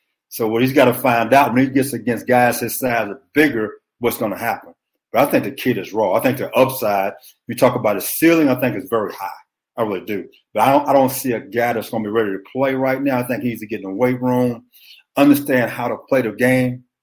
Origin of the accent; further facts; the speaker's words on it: Beaumont, Texas, United States; I'm from Beaumont, Texas, okay?